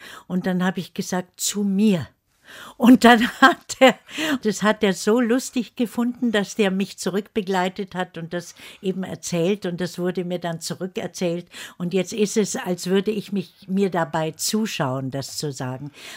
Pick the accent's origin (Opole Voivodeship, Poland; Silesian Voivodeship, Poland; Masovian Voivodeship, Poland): Silesian Voivodeship, Poland; born there; Ich bin ja geboren in Oberschlesien, Auschwitz war nicht weit.